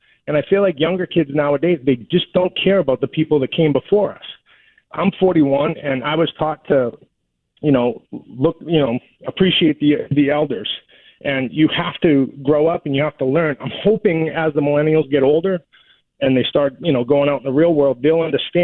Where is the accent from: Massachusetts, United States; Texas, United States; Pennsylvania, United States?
Massachusetts, United States; Boston; I'm originally from Boston.